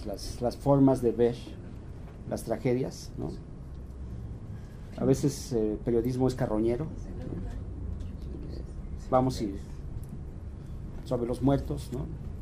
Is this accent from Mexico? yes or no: yes; Mexico; Cómo evitar el morbo en una cultura como la mexicana